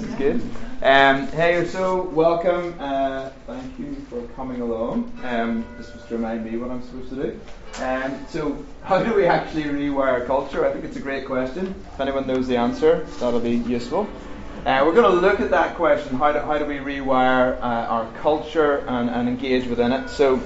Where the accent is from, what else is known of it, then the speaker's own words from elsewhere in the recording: Northern Ireland, United Kingdom; accent: Northern Irish; It's not my first language either, English, as you can tell. Northern Irish is, just for the joke there.